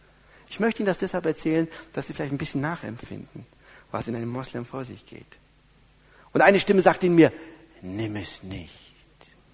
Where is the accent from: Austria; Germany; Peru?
Germany; Northern Germany; now in Upper Bavaria, Germany; Und es hat viele Jahre gebraucht, als Preuße, als Norddeutscher, ja, Preuße in Oberbayern, die Landschaft zu lieben.